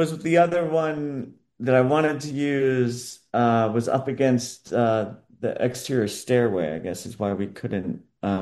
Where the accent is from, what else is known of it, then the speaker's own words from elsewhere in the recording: Harrisburg, Pennsylvania, United States; like I grew up in Harrisburg, Pennsylvania, and we had similar amusement parks that are long since gone.